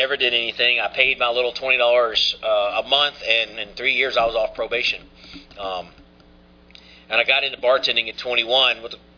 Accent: Alabama, United States; now in Newport Richey, United States; I am a fish out of water in Florida. I am from Alabama and surrounded by Yankees.

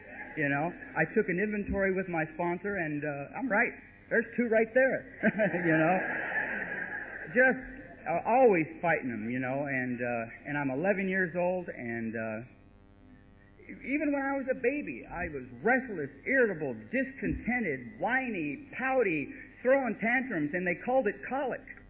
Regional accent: California, United States; also born or lived in Detroit; I was born in Detroit. I was brought out to California when I was about 3 or 4 years old, brought up in a little foster home over there.

